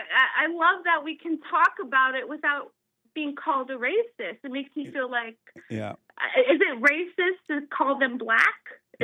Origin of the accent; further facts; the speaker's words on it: United States; born there; So my dad was born in Iran, and my mom was born in Greece. So I was born in America. So my dad's Iranian and my mom is Greek.